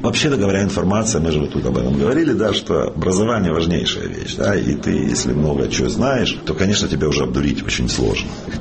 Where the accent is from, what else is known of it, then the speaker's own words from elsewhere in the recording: Ukraine; я осмотрелся повнимательнее и понял, в общем, что я украинец